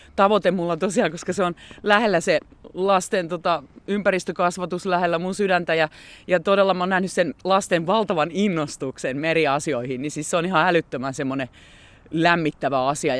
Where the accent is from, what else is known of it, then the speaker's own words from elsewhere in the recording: Valkeakoski, Pirkanmaa, Finland; tämä mun lapsuus vietetty täällä Valkeakoskella ja sitten siellä Porvoon mökillä, niin, Pellingin mökillä